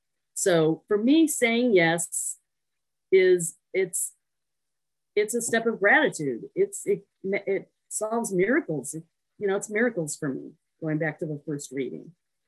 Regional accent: Tucson, Arizona, United States; Because I grew up in Tucson, but I left for a long time, came back about 20 years ago or so

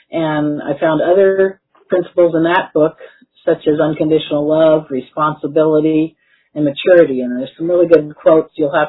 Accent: Tucson, Arizona, United States; I'm from Tucson.

